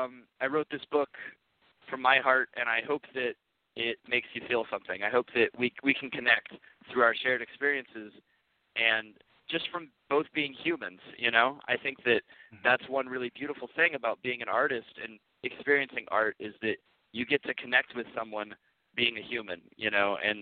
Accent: Indiana, United States; now in Mesa, United States; Right now, I am living in Mesa, Arizona. I'm from Indiana, but I've lived in Arizona most of my life.

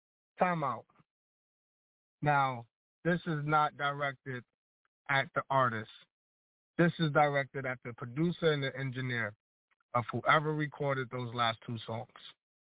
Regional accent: New York, United States; I'm not going to lie. I'm from New York, bro.

